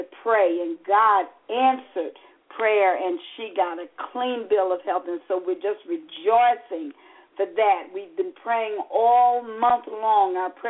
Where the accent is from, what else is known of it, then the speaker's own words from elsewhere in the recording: Graceville, Florida, United States; a woman from my hometown of Graceville, Florida, is very, very ill.